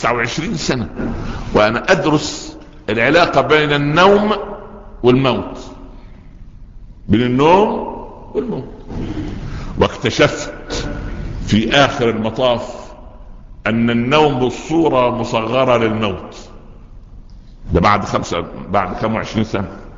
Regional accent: Upper Egypt, Egypt; قلت في قريتنا الصغيرة في الصعيد.

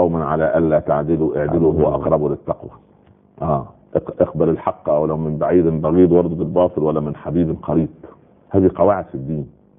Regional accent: Upper Egypt, Egypt; حتى عندنا في الصعيد اسمه السخل برضه

